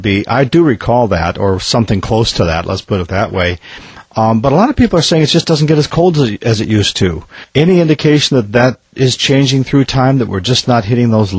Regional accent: Minnesota, United States; I grew up in Minnesota, and I know what it's like to hit 60 degrees below zero

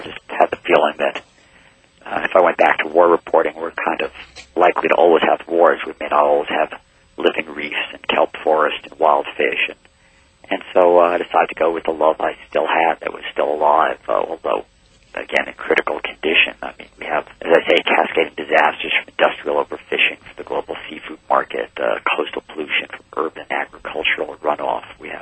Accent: United States; growing up on Long Island Sound and, you know, the swamps behind my public school

